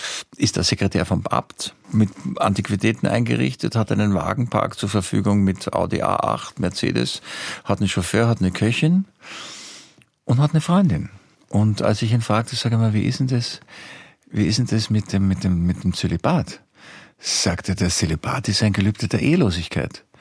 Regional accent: Vienna, Austria; Bin als Wiener auch sehr bequem.

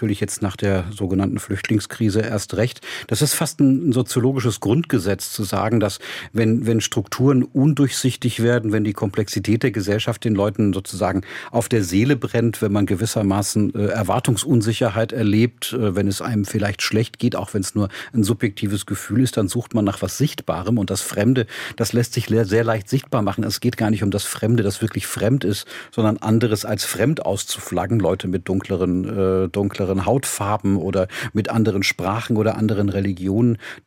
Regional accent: Tübingen, Baden-Württemberg, Germany; born there; In Tübingen war ich tatsächlich nur ein halbes Jahr und bin dann aus Baden-Württemberg gewissermaßen deportiert worden.

